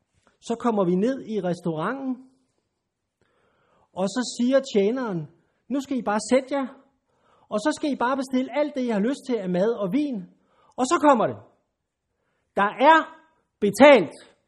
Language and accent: Danish; Copenhagen, Capital Region of Denmark, Denmark; selvom jeg er københavner